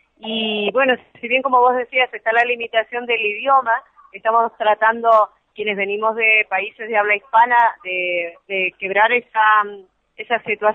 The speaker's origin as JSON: {"language": "Spanish", "region": "Patagonia", "country": "Chile", "said": "el retornar a mi tierra, al sur, a la Puelguilimapu, allí en la Patagonia"}